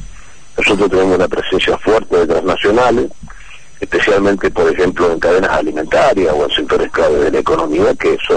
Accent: Argentina; somos los habitantes de la República Argentina

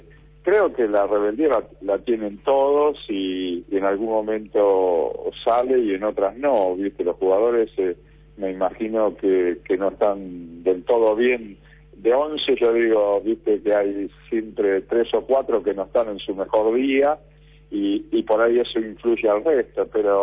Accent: Roque Pérez, Buenos Aires Province, Argentina; estoy radicado en mi pueblo hace un montón de tiempo.

